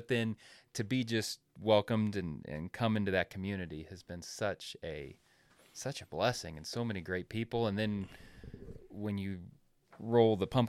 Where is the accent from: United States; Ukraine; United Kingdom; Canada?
United States; Godfrey, Illinois; growing up in Godfrey, you know, went to Alton schools, and it's a very urban, rural kind of, just kind of a different dynamic down there that I grew up in.